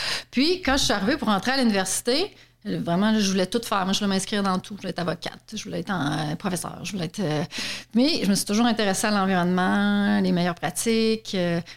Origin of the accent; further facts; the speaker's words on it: Quebec City, Quebec, Canada; je suis originaire de Québec. Une région non minière